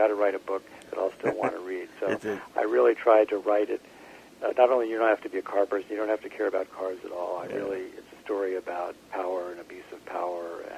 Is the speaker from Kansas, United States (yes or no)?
no; Vermont, United States; I'm originally from Vermont, so pretty close to Canada